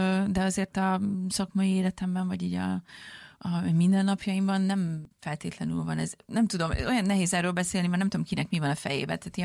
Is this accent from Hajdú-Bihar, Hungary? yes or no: no; Budapest, Hungary; also born or lived in Transylvania; Mert én előtte is Budapesten éltem, én Budapesten nőttem föl, itt jártam egyetemre, itt voltak a barátaim, itt kezdtem el dolgozni, itt csodálkoztam rá a világra